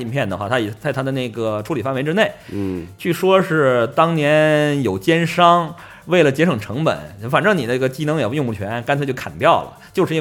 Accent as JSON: {"language": "Chinese", "country": "China", "said": "就是更适合我们就是中国人的习惯和手型了。"}